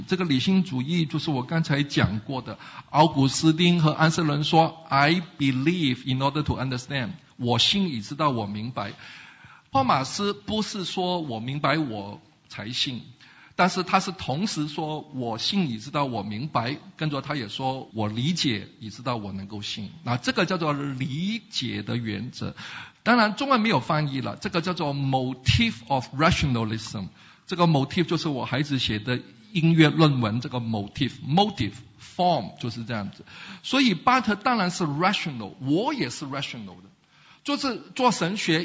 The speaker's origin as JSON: {"language": "Chinese", "country": "Hong Kong", "tie": "born or raised there", "said": "因为我在香港长大，我只知道住房叫 unit"}